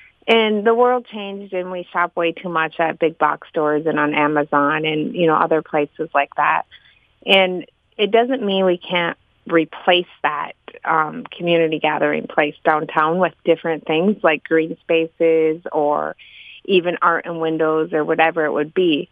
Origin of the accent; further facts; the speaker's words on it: Chisholm, Minnesota, United States; I grew up in Chisholm.